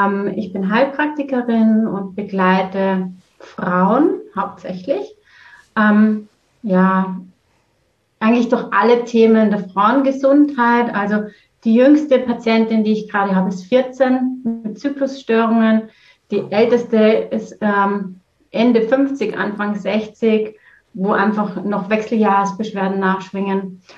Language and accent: German; Vienna, Austria; moved away as an adult; now in Heimenkirch, Germany; Ich komme ursprünglich aus Wien, bin in Wien geboren und aufgewachsen und bin dann über die Liebe nach Deutschland gekommen vor über 20 Jahren und wohne jetzt und wirke und arbeite im Allgäu, also ganz im Süden von Deutschland, in Heimenkirch.